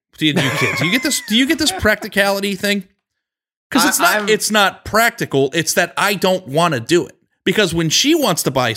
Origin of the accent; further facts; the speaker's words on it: Arizona, United States; which growing up in Arizona, that's such a foreign thing to me.